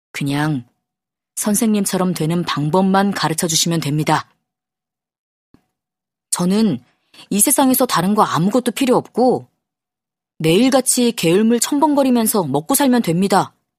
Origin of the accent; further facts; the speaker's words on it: Gangneung, Gangwon, South Korea; 제 고향이 강원도 강릉인데요. 서울에 와서 학교를 다닐 때도 방학만 되면 무조건 강릉에 가서